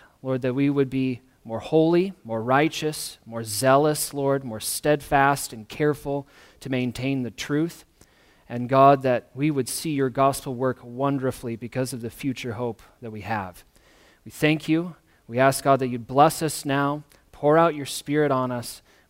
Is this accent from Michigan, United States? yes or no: yes; Michigan, United States; I'm from Michigan, okay?